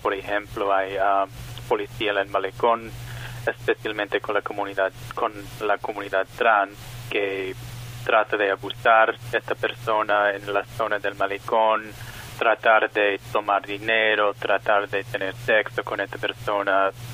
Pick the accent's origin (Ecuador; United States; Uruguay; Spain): United States; Spanish is a second language; Como americano, tengo ideas en mi mente sobre la situación en la isla